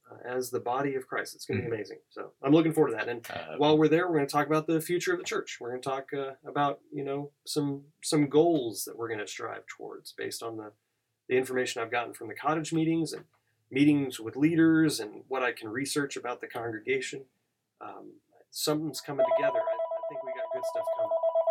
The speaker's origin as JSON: {"language": "English", "region": "Kansas", "country": "United States", "lives_now": "Pennsylvania, United States", "said": "I think when I moved to Pennsylvania from Kansas, I'm from Kansas, everyone."}